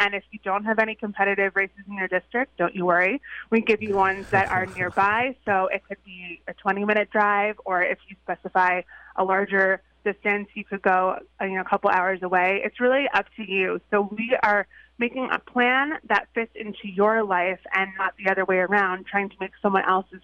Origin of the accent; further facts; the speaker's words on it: New York, United States; I mean, I grew up on Long Island.